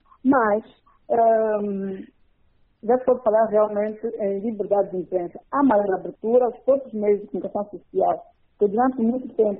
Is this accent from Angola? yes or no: yes; Angola; como jornalista e como angolana